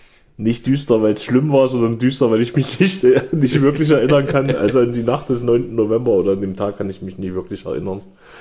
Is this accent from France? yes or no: no; Thuringia, Germany; Ich komme auch aus der Nähe von Erfurt, allerdings 25 Kilometer in die andere Richtung.